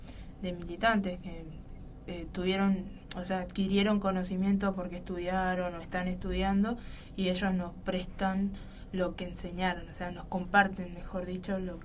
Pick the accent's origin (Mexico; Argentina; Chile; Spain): Argentina; Buenos Aires; Yo soy de Soldati, Villa Soldati y Barrio Fátima.